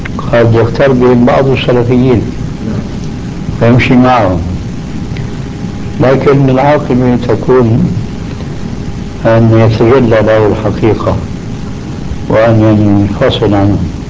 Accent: Syria; عندنا في سوريا

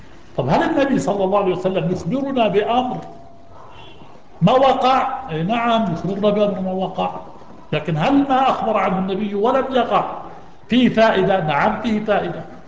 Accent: Jordan; العقبة العقبة من بلادنا العقبة

